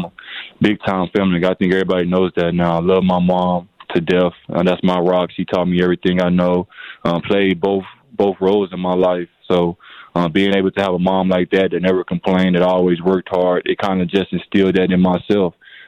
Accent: Little Rock, Arkansas, United States; So I'm from Little Rock, Arkansas.

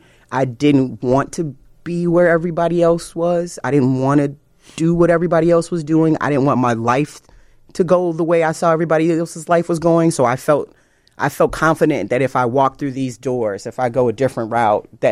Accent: Chicago, Illinois, United States; I'm from Chicago.

